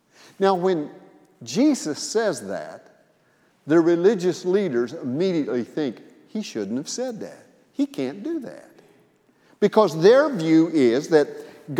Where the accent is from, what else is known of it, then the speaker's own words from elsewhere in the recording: Missouri, United States; now in Birmingham, United States; I grew up in Missouri. I've seen more white Christmases than I ever want to remember.